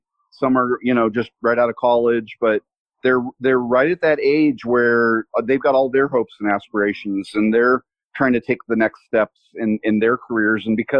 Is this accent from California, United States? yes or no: yes; California, United States; moved away as an adult; now in Dallas, United States; I born and raised in California. I came out here in the early 90s, and it was always kind of where I came home to in the summers.